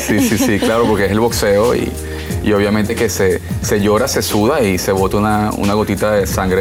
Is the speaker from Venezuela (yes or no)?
yes; Venezuela; bueno, sí, yo soy venezolano, yo soy bailar.